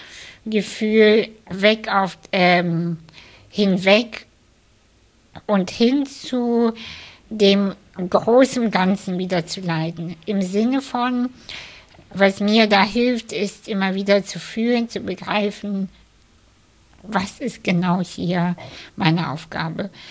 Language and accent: German; Kazakhstan; now in Germany; ich komme aus der russischen Community und ich bin in der ehemaligen UdSSR aufgewachsen. Ich komme selber aus Kasachstan